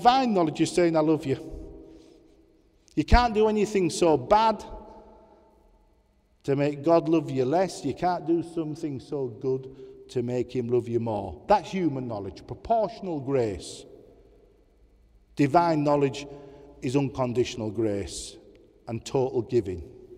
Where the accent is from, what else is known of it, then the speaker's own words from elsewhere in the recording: Yorkshire and the Humber, United Kingdom; I'm a Yorkshireman.